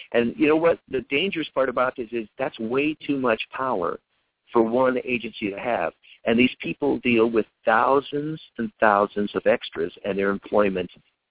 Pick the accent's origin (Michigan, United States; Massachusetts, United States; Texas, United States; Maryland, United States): Massachusetts, United States; And, you know, we're all from Massachusetts.